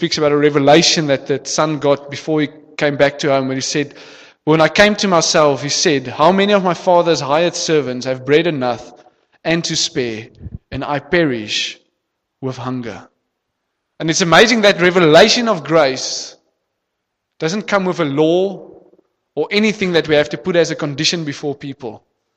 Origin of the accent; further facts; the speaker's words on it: South Africa; I'm speaking of us as a South African nation